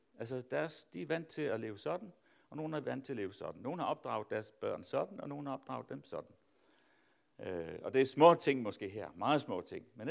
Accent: Tanzania; dengang Svend og Lena og mig, vi voksede op i Tanzania

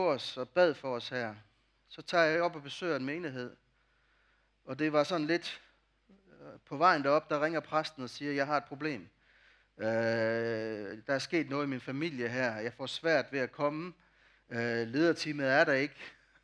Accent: Jutland, Denmark; Og nu er jeg jo jyde.

